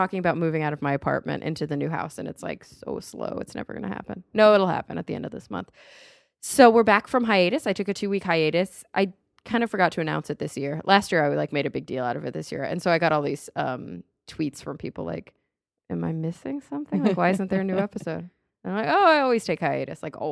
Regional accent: the South, United States; I'm from the South, a niche group.

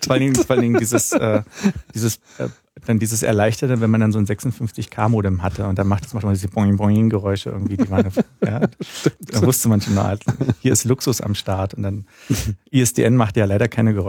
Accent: Berlin, Germany; Ich komme aus Berlin. Also aus Ostberlin komme ich. Hab ja noch 11 Jahre vor der Wende miterlebt.

